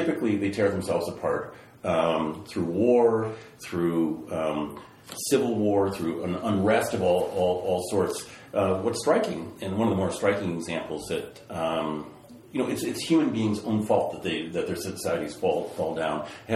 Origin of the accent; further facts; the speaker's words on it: England, United Kingdom; we think of, me being English as where I came from, that was a much newer place than these great civilizations down in South America and Central America.